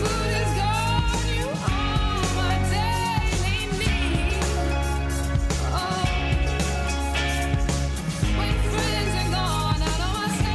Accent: Croatia; kod nas u Hrvatskoj

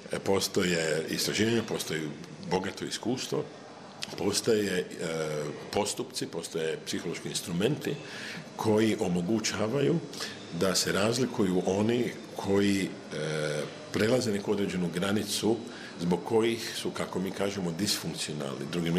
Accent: Croatia; bar kod nas u Hrvatskoj, govori o tome

